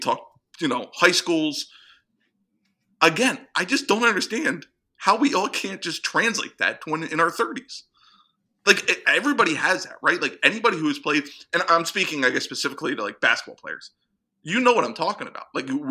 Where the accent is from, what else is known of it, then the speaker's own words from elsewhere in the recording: York, Pennsylvania, United States; I grew up in York, Pennsylvania, and it's a unique place. It's not a small city by any means.